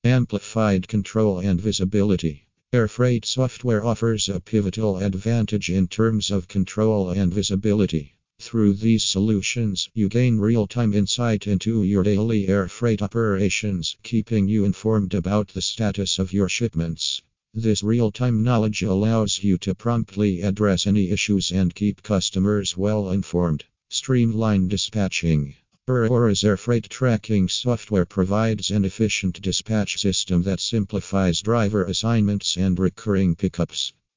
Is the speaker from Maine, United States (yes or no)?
no; Pennsylvania, United States; from Pennsylvania and USA.